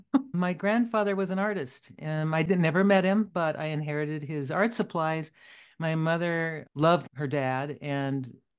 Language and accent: English; Anaheim, California, United States; also born or lived in El Monte; I was born in Los Angeles County in California, right? It's called El Monte. People wonder where that is, but it's east of LA a little bit. And I was born there and moved to Anaheim when I was a young girl with my parents.